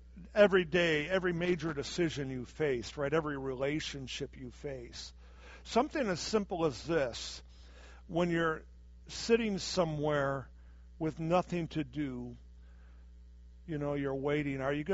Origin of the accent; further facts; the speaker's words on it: Chicago, Illinois, United States; And here's my biggie. I'm from Chicago.